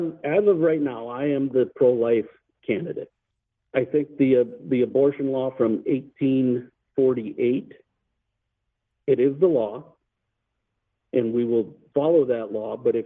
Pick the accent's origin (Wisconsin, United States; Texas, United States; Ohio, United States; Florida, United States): Wisconsin, United States; I grew up here in Portage County. I actually live in the home that I was raised in.